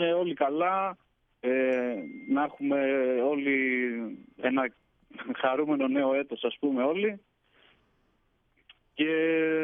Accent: Logos, Thessaly, Greece; Από το Λόγκο Στρικάλων.

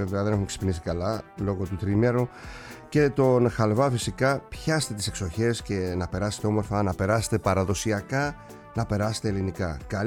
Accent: Kasos, South Aegean, Greece; όπως λέμε εμείς στο νησί μου τις ταλιέρες. Ταλιέρες τις λέμε στην Κάσο

